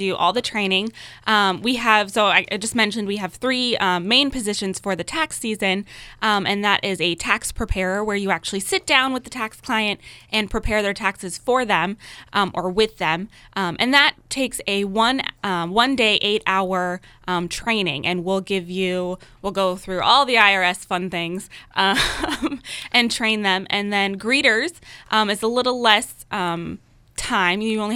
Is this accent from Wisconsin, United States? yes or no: yes; Madison, Wisconsin, United States; I came from Madison, Wisconsin. So I worked there. I'm a Midwest girl by heart, but moved here in June with my Marine husband.